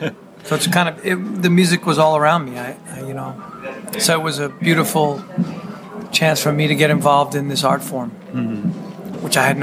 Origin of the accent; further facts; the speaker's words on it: New York City, New York, United States; growing up in East Flatbush, in a very, with a lot of family around, Italian-American kind of cultural existence in that borough